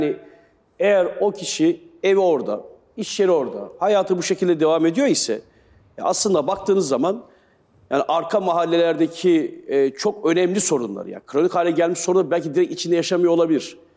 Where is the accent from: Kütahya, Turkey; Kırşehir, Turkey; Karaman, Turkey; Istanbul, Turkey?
Kütahya, Turkey; Simav; also born or lived in Demirci; Yani benim çocukluğum işte Simav'da geçti, Demirci'de doğdum, Kütüm, Sındırgı. Bizim bu ilçenin tamamının şehri İzmir'dir.